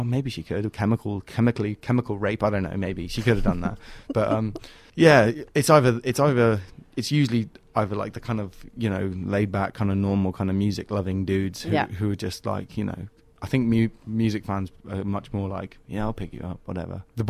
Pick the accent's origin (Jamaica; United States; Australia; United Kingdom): United Kingdom; England; I'm doing terribly in England. Like, I wouldn't even be able to. If I played a home show in my hometown, like, I wouldn't sell it out or anything.